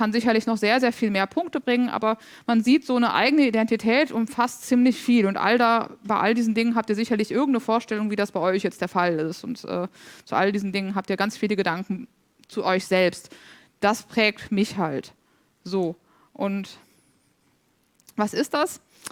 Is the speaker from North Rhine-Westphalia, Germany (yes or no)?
yes; Cologne, North Rhine-Westphalia, Germany; born there; Ich bin geboren in Köln.